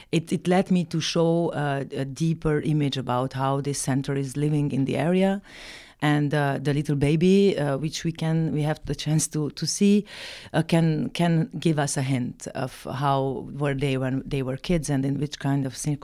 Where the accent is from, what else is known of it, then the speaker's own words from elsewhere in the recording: Transylvania, Romania; as I grew up in Transylvania, I am also very familiar with some Gypsy communities and Hungarian, Romanian communities from that area.